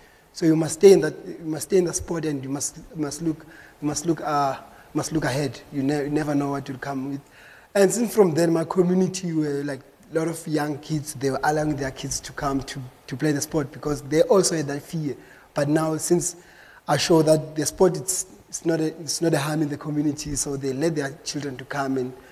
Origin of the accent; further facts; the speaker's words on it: Soweto, Gauteng, South Africa; growing up in Soweto, you don't have this thing in your mind that one day you become someone important in life